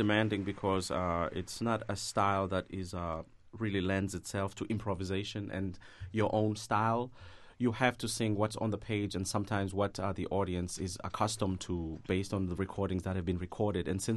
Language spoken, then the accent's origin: English; Port Elizabeth, Eastern Cape, South Africa; now in United States; I am from South Africa, Port Elizabeth, Eastern Cape.